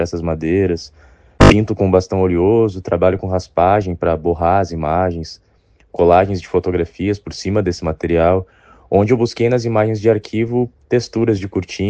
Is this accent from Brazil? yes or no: yes; Porto Alegre, Rio Grande do Sul, Brazil; eu fico muito feliz de poder expor novamente na minha cidade natal